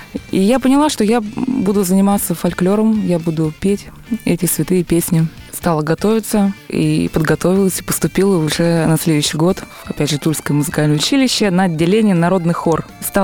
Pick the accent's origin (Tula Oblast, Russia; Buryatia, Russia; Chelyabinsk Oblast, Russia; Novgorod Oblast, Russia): Tula Oblast, Russia; Tula; Я родилась и жила в Туле.